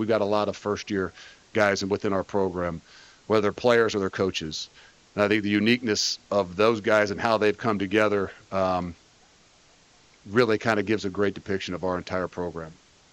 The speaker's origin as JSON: {"language": "English", "region": "Midwest", "country": "United States", "tie": "born or raised there", "said": "And obviously I learned that growing up in the Midwest"}